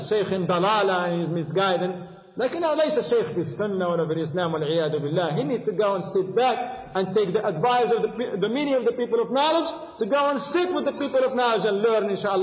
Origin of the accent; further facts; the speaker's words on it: Morocco; See, I'm from Morocco